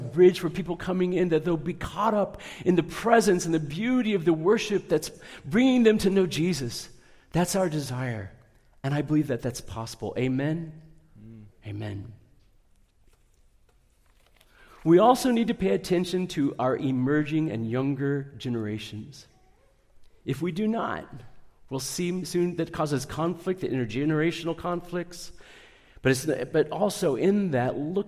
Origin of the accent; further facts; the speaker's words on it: United States; I'm an American, I lead songs like an American